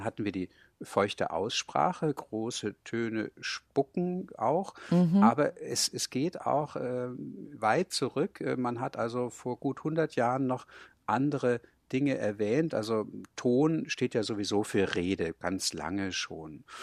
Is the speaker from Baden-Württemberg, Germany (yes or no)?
no; Burgheik, Bavaria, Germany; also born or lived in Hamburg; Ich bin ja in Oberfranken auf dem Dorf in Burgheik aufgewachsen und dort war es eben so, ich sprach Hochdeutsch und kein anderes Kind sprach Hochdeutsch.